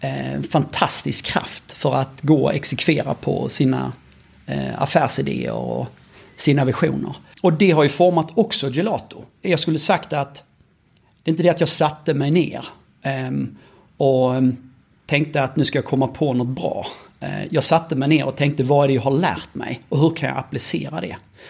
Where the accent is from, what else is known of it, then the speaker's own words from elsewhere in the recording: Munke Ljungby, Skåne, Sweden; jag kommer från Munke Ljungby. Så jag tror inte du kan komma så mycket närmare golvet än Munke Ljungby.